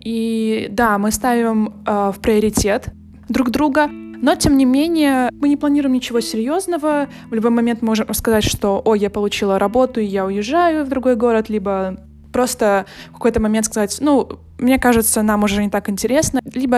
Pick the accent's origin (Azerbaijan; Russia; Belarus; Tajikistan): Belarus; now in Warsaw, Poland; Поскольку я живу в Варшаве, и я сама из Беларуси